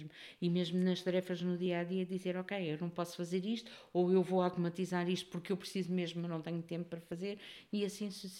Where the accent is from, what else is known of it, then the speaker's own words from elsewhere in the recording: Portugal; somos latinos, somos portugueses, gostamos de fazer muitos considerandos e muitos...